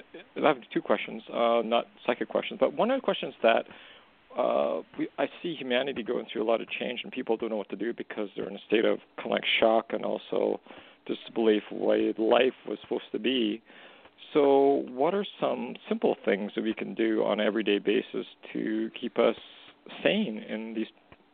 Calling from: Canada; Sorry, it's … calling from Canada.

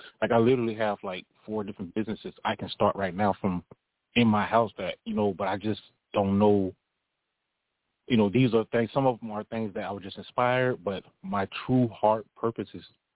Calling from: Clearwater, Florida, United States; Clearwater, Florida.

